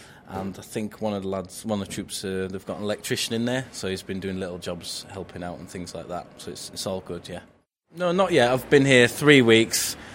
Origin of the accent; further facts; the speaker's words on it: Filey, Yorkshire and the Humber, United Kingdom; I'm 28 years old. I'm from Filey in North Yorkshire